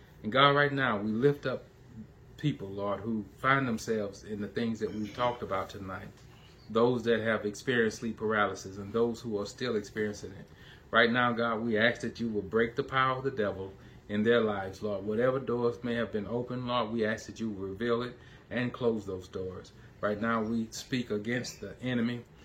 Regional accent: DeRidder, Louisiana, United States; And that's Central Standard Time in my hometown of DeRidder, Louisiana. And in fact, it's going to be on the property that I grew up on.

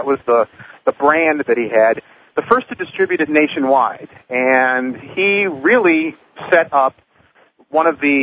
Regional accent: Chicago, Illinois, United States; also born or lived in St. Louis; So I've born and raised in Chicago, but spent quite a few years in St. Louis and still get back there as often as I can.

